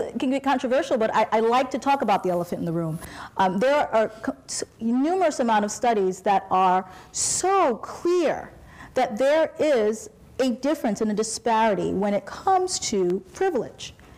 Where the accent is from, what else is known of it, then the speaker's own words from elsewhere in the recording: Baldwin, New York, United States; I went to the Baldwin, I grew up in the Baldwin School District, but I decided to teach in the Roosevelt School District because I wanted to see what's going on.